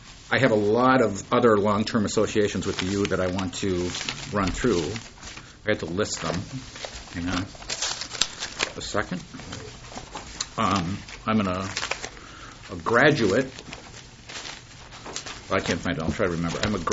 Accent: Hutchinson, Minnesota, United States; I grew up in Hutchinson, Minnesota, on a family farm. My dad is a farmer.

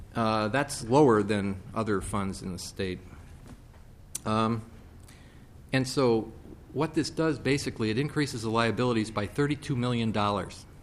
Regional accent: Scotland, United Kingdom; I'm Scottish. Full disclosure, I'm Scottish.

